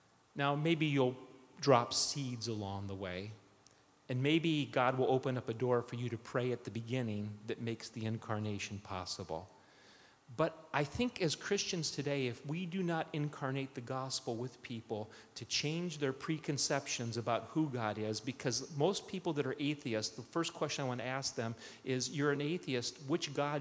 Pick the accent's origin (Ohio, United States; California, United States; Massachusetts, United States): Ohio, United States; Cleveland; I grew up in Cleveland. Just want to remind you, we are the world champions of the NBA.